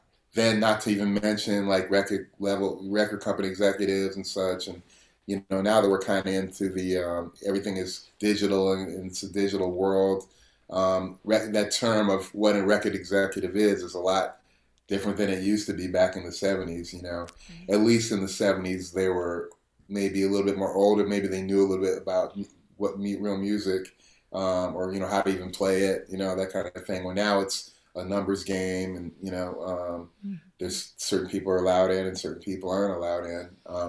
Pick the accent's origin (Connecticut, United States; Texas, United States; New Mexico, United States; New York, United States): Connecticut, United States; Guilford; because I grew up in Guilford, Connecticut. So I was in a 99% white town where my father was a school principal.